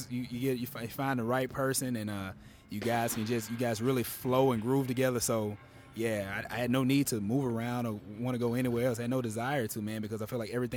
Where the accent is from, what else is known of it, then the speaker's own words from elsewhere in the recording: Shreveport, Louisiana, United States; And Shreveport, that's my hometown, Shreveport, Louisiana